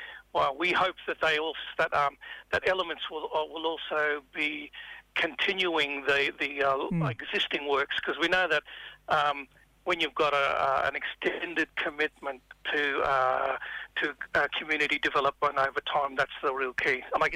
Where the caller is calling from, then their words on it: Redlands, Queensland, Australia; I'm ringing you from Quandamooka country today, down on Redlands here near the mob from Stradbroke, and bring greetings from my mother's people, all the Birra mob, who went down to Cherbourg, and my father's mob too, all the Bundjalung